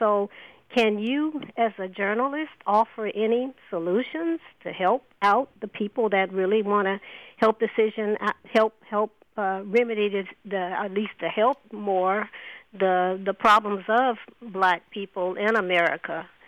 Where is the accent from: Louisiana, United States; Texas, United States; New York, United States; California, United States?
Texas, United States; Houston; I'm not familiar with him because I'm from Houston, born in Houston.